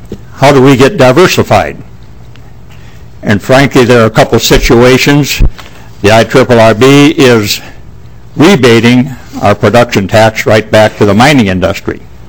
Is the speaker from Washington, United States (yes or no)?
no; Soudan, Minnesota, United States; from Sudan, Minnesota. I spent several years working in the mines